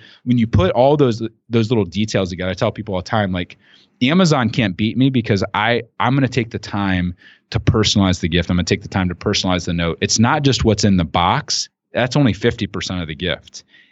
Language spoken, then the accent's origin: English; Midwest, United States; based upon where I grew up in the Midwest here, Hillbilly Elegy.